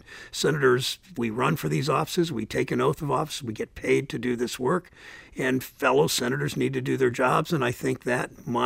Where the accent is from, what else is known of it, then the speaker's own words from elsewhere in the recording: Cleveland, Ohio, United States; if the Republicans take it away from Trump in my hometown of Cleveland